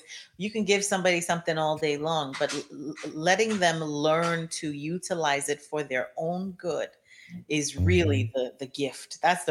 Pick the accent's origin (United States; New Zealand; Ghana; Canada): Ghana; Because I'm from Ghana, and I have people there still.